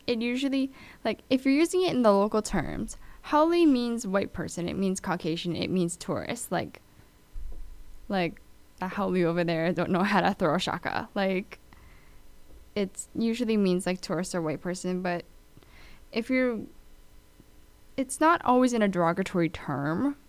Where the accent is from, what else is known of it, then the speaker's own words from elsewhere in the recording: Hawaii, United States; This is my show where I talk about all things about Hawaii, as I am someone who was born and raised in Hawaii.